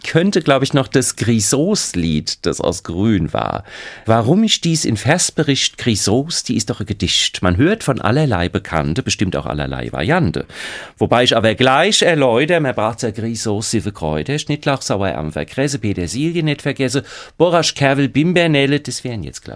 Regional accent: Frankfurt, Hesse, Germany; Da habe ich schon gedacht, Eulen nach Athen tragen als Frankfurter Berlinisch in Berlin Premiere.

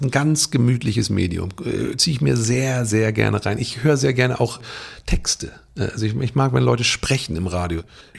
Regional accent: Hamburg, Germany; also born or lived in Berlin; Also einen deutschen Pass haben, aber was soll das sein? Ich habe mich dann immer trotzig als Hamburger bezeichnet, aber inzwischen sind da auch Berliner Seiten dazugekommen.

